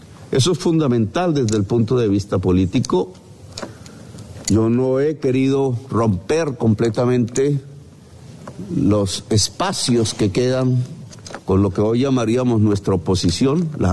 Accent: Colombia; para cumplir ante la humanidad como Estado y como sociedad colombiana

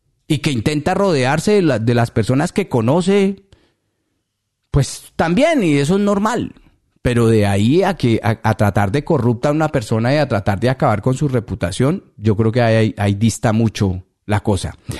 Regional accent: Colombia; como colombiano en el exterior

